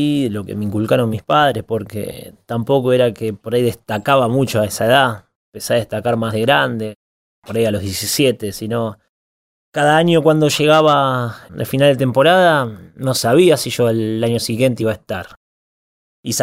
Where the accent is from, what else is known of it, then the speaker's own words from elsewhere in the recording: Argentina; now in England; No, en ningún momento hubo eso por ser argentino